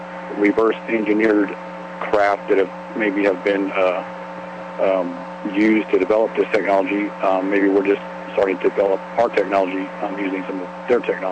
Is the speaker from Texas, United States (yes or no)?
yes; Fort Worth, Texas, United States; Actually, I'm from Fort Worth, Texas.